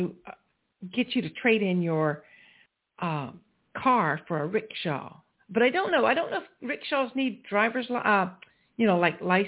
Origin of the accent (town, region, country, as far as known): Walterboro, South Carolina, United States; born or raised there